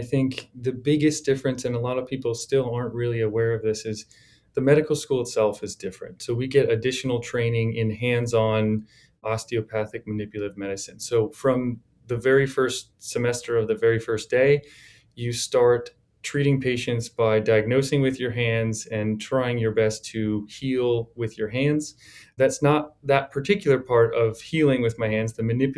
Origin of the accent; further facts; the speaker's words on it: New Jersey, United States; I grew up in New Jersey.